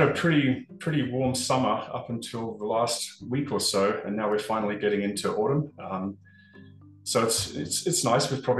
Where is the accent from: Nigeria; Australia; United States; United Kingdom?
Australia; Yeah, I grew up in Australia.